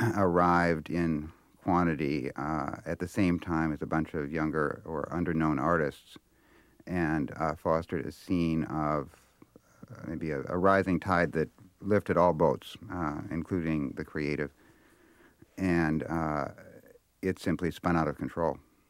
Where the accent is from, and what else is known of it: Minnesota, United States; born or raised there; moved away as an adult